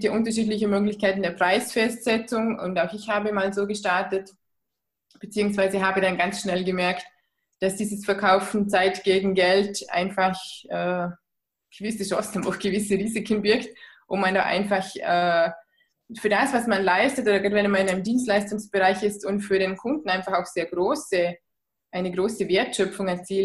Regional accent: Feldkirch, Vorarlberg, Austria; ich komme aus Feldkirch, aus Österreich. Das ist südlich vom Bodensee.

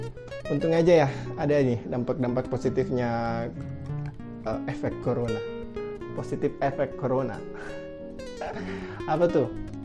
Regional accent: Makassar, South Sulawesi, Indonesia; apalagi di daerah saya ini, daerah Bugis, Makassar

